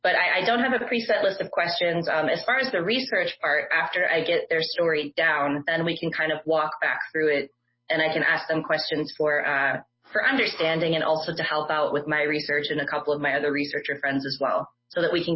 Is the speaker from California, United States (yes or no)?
yes; California, United States; can you tell I'm from California?